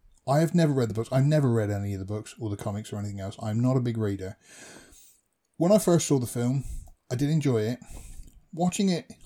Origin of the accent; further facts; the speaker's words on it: United Kingdom; As a British person, we have cricket, which is even more boring.